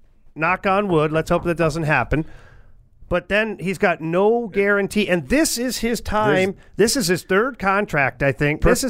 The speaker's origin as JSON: {"language": "English", "town": "Ottawa", "region": "Ontario", "country": "Canada", "tie": "born or raised there", "said": "I played in my hometown in Ottawa."}